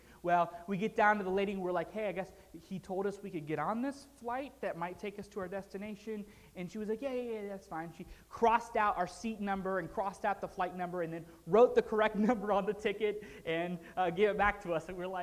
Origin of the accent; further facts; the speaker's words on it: United States; just the good benefits I have of being an American.